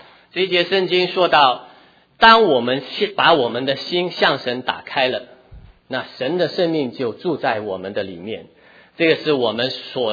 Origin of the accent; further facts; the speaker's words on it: Hong Kong; 我生在中国，长在中国，父母是中国人，我是什么人？中国人啊，当然大家认得我清楚一点的，就说是中国香港人，是不是？